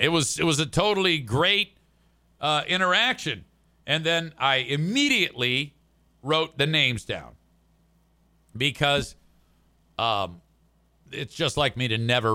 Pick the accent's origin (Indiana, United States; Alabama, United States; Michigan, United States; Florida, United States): Michigan, United States; Grand Rapids; I have a place up here. I'm from Grand Rapids.